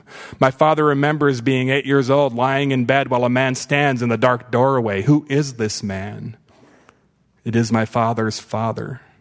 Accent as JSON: {"language": "English", "country": "United States", "said": "You know, as an Indian, you just feel so addicted to charity."}